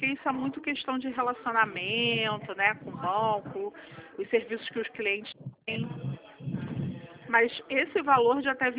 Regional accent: Rio de Janeiro, Brazil; also born or lived in São Pedro da Aldeia / Araruama; Agora eu voltei pra minha terra natal, voltei pro Rio de Janeiro.

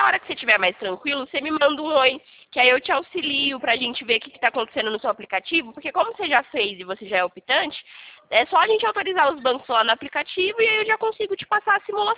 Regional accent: São Carlos, São Paulo, Brazil; Ah, sim, eu sou aqui de São Carlos.

